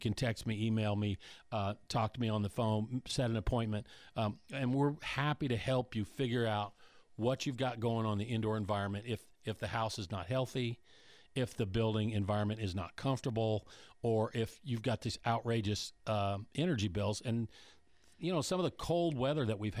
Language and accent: English; Colorado, United States; I grew up in Colorado and I'm part grizzly bear.